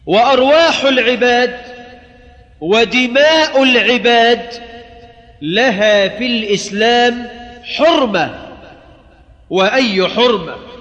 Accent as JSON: {"language": "Arabic", "country": "Egypt", "said": "اللهم اجعل بلدنا مصر آمنة مطمئنة وسائر بلاد المسلمين."}